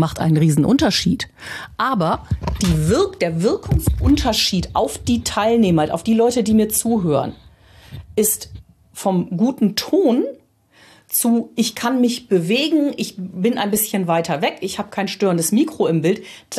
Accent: Düsseldorf, North Rhine-Westphalia, Germany; ich bin ja Rheinländerin, ich kann auch als Düsseldorfer Mädchen mit euch über Düsseldorfer Rheinland oder Rheinland sprechen oder über Düsseldorfer Mostert

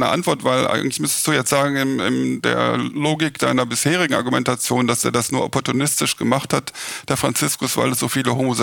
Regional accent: Germany; Und wir als Deutsche kennen das ja ziemlich gut

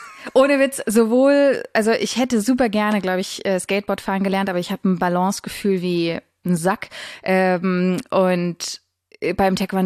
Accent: Baden-Württemberg, Germany; Ich bin in der Nähe von Herrenberg groß geworden.

